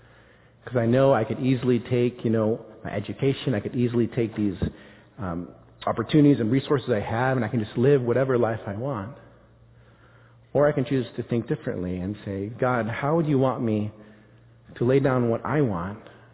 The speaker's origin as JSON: {"language": "English", "town": "Irvine", "region": "California", "country": "United States", "tie": "born or raised there", "said": "I think about now growing up in Irvine and how the access to education I have here versus maybe in the Philippines."}